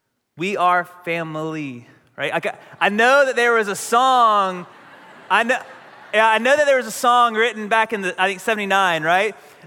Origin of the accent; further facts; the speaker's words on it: North Carolina, United States; And because we're from Eastern North Carolina, it's a country song.